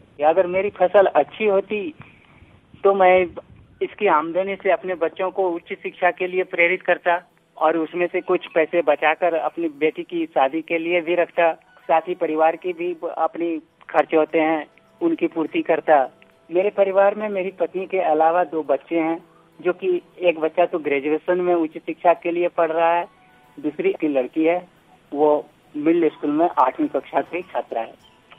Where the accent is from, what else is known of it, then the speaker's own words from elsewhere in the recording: Gokulpur, Bihar, India; मैं बिहार राज्य के पूर्णिया जिला के गोकुलपुर गांव का रहने वाला हूँ।